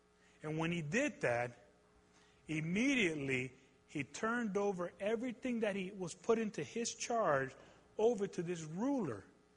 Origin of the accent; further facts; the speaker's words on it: New York City, New York, United States; also born or lived in Puerto Rico; See, when I grew up in New York City, born in Puerto Rico, grew up in New York City, I really enjoyed salsa music.